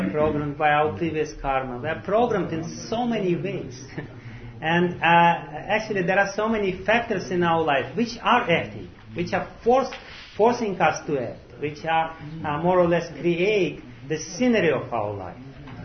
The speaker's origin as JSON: {"language": "English", "country": "Russia", "said": "We are in Germany, you know, we should be right in time. You know, and I'm from Russia."}